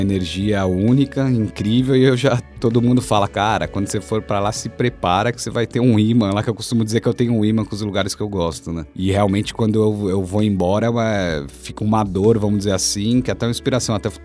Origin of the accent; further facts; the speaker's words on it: São Paulo, Brazil; also born or lived in Caraguatatuba; eu sou de São Paulo, né? E muito criança a gente foi morar no litoral de São Paulo, em Caraguatatuba. Quando eu tinha, sei lá, uns 4, 5 anos. Aí eu voltei para São Paulo com uns 12.